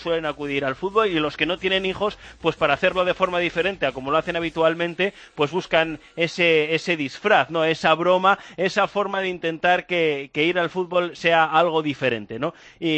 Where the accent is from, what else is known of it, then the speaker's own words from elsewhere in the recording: Madrid, Community of Madrid, Spain; now in London, United Kingdom; en casa estuve Nochebuena y Navidad, me repartí entre Madrid, de donde soy, y Logroño, la tierra de mi mujer, y el día 28 pues nos volvimos aquí.